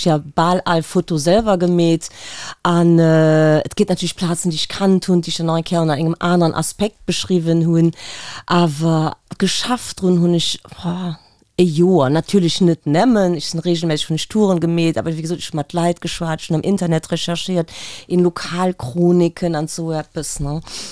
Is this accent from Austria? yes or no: no; Germany; now in Luxembourg; also ich bin ja gebürtig Deutsch, aber entretemps ja auch Lützebäuerin.